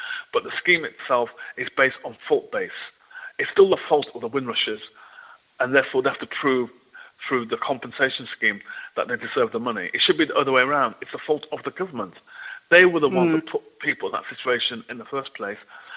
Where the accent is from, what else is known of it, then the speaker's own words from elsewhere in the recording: United Kingdom; But yet, when it comes to black people, we still have to prove that we're British.